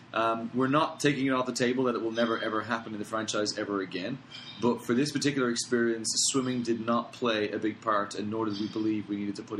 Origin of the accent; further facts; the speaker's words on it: Australia; I'm from Australia.